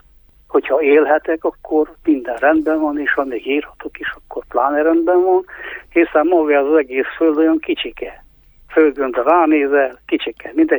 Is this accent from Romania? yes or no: yes; Romania; hogy én egy magyar gyerek vagyok Romániában.